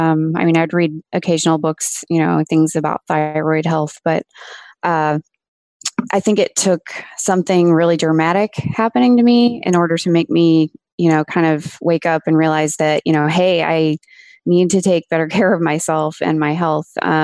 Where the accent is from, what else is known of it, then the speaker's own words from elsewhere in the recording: Midwest, United States; I'm from the Midwest originally, and we decided to leave and move to Arizona for a year.